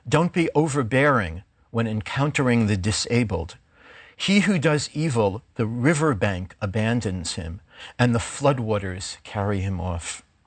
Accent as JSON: {"language": "English", "region": "New York", "country": "United States", "said": "Somehow, as a New Yorker, I think of New York officials and the New York police."}